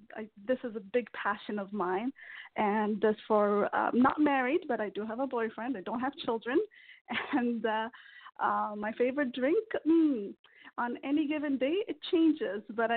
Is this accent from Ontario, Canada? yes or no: yes; Ottawa, Ontario, Canada; now in Toronto, Canada; I do live in Toronto, Ontario. I was raised in Ottawa, but I moved here for business school where I did my MBA at Schulich.